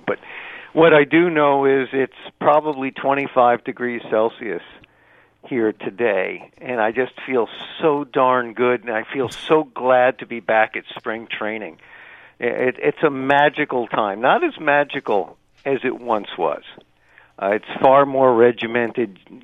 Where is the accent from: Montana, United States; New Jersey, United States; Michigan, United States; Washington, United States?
New Jersey, United States; But baseball has been such a big part of my life growing up in New Jersey.